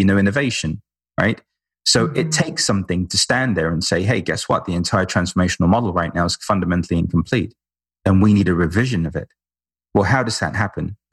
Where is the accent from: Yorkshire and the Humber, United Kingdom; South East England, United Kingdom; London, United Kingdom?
London, United Kingdom; We're both from London, both lived in, you know, ashrams and have a very spiritual background